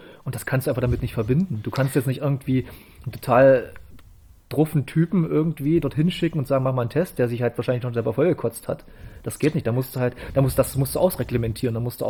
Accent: East Germany, Germany; Und ich als Ostdeutscher

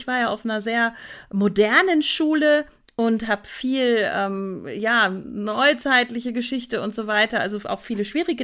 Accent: Greece; Also wenn ich jetzt als Grieche mir vornehmen würde, mein Land komplett zu kennen

